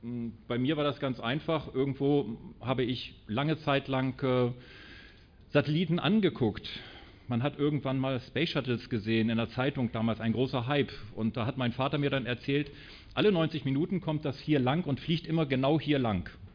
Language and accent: German; Bremen, Germany; Und ich komme aus Bremen